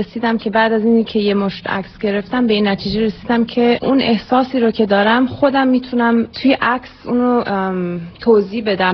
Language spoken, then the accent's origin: Persian; Iran; now in United States; من در سال 1982 از ایران اومدم آمریکا و سال 1994 اولین دوری بود که برگشتم